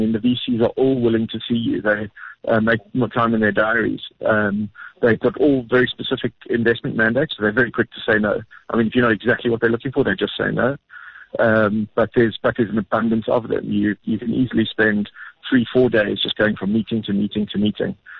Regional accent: South Africa; But because, as a South African, house business, we're doing okay.

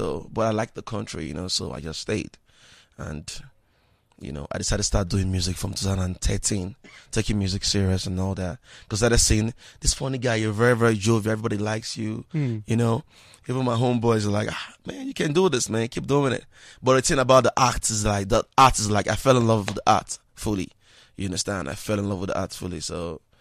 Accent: Warri, Delta, Nigeria; also born or lived in Lagos; So I grew up in Warri local government in Nigeria. That's in Delta State, you know. But some adolescent age, I was in Lagos, Nigeria.

